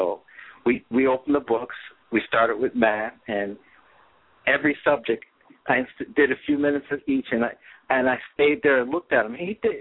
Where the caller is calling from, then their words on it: Connecticut, United States; Hello, this is … I'm calling from Connecticut.